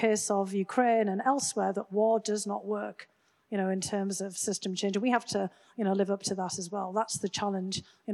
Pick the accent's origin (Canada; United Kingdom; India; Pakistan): United Kingdom; now in United States; I'm British to start with, but I've lived in, you know, America much longer than I did in Britain.